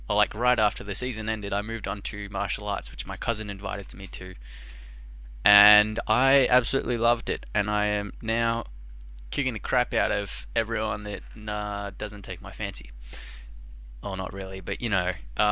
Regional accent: Melbourne, Victoria, Australia; and I'm from Melbourne in the state of Victoria in Australia, which is, you know, in Australia.

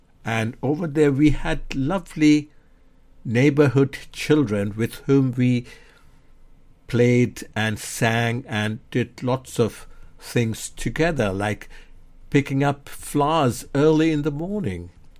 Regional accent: Bangladesh; English is a second language; 77 years old. I am from Bangladesh.

